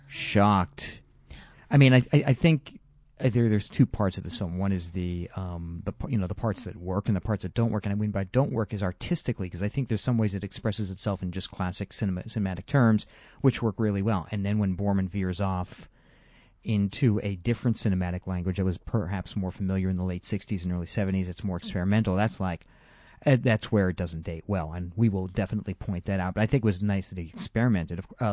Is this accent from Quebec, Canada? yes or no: yes; Quebec, Canada; you know that I grew up in Quebec, and in Quebec, movies were for all 14 and over and 18 and over.